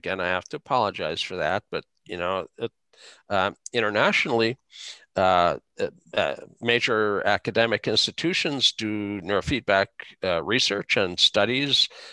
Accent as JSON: {"language": "English", "town": "Fargo", "region": "North Dakota", "country": "United States", "tie": "born or raised there", "said": "I grew up in Fargo. If you want something done, you just do it yourself."}